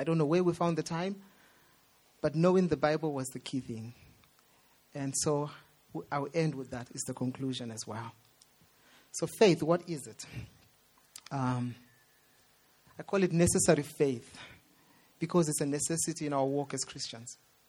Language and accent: English; Zimbabwe; I grew up in Zimbabwe where Christians are the majority.